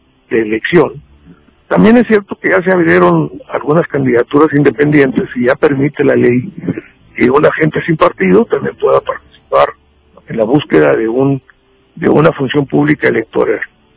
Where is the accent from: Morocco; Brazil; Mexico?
Mexico; A eso le apuesto yo como mexicano